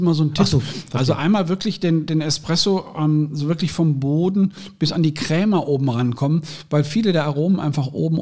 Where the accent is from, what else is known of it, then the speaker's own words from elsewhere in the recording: Cologne, North Rhine-Westphalia, Germany; Also ich bin gebürtiger Kölner aus der Südstadt, also hier die Ecke rum.